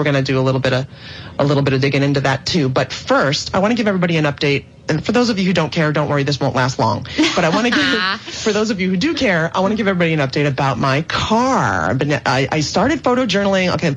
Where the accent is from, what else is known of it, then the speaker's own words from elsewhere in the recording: New York, United States; I grew up in Italian New York, not Italian Italy.